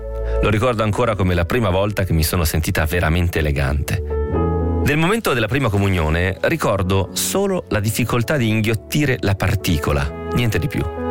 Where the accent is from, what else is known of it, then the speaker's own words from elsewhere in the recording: Marghera, Veneto, Italy; born there; Sono nata a Marghera, Venezia, nel maggio del 52